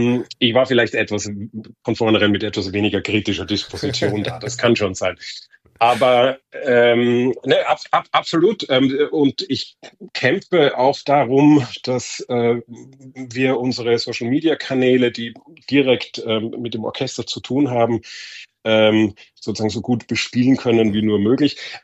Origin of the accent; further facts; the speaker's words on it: Vienna, Austria; und als Wiener sage ich, die Kronenzeitung ist in Deutschland auch gut bekannt